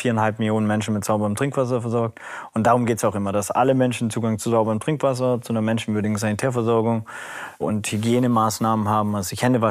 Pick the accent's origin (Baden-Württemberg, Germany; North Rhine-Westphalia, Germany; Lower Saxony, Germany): Baden-Württemberg, Germany; Ludwigsburg; Ich bin in Ludwigsburg groß geworden. Das ist 18 Kilometer von Stuttgart. Schwabenländle, Bildungsbürgertum